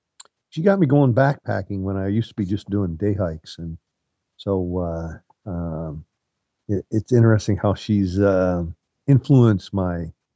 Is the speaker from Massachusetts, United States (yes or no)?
no; South Dakota, United States; moved away as an adult; now in Marysville, United States; I originally grew up in South Dakota, moved out here to come to work for the Boeing company. And that was back in 1988. I currently live in Marysville right now.